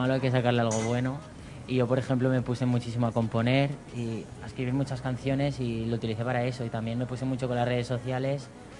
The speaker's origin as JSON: {"language": "Spanish", "town": "Tarragona", "region": "Catalonia", "country": "Spain", "said": "Tarragona."}